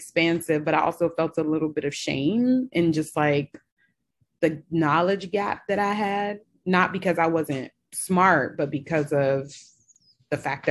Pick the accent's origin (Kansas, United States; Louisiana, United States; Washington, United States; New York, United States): New York, United States; I'm from New York, from a predominantly West Indian community. You know, my family's from a predominantly Black country.